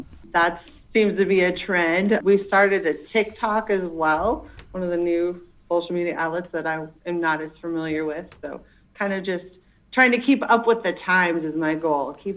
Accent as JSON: {"language": "English", "region": "Iowa", "country": "United States", "tie": "born or raised there", "said": "No, I grew up in Central Iowa, so I'm from the Midwest here, so very familiar with Ames."}